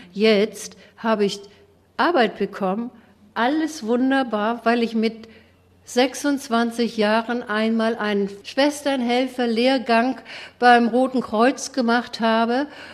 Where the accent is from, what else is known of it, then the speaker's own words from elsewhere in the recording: Southern Germany, Germany; ich komme aus Süddeutschland und wollte mich hier vorstellen.